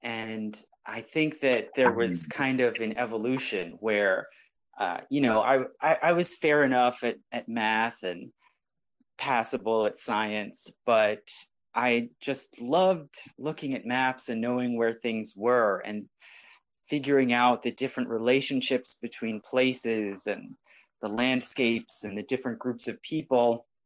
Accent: United States; obviously I'm an American

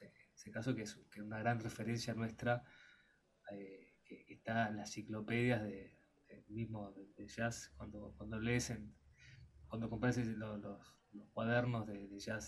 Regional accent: Argentina; Ya de por sí es argentino, porque se toca acá y somos argentinos y tocamos jazz.

